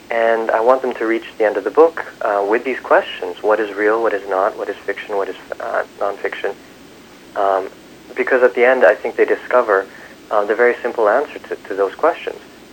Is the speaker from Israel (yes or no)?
no; Canada; It was only then that I realized that, you know, being Canadian is multicultural, multifaceted, multilingual, and certainly there's a place for me as a Canadian.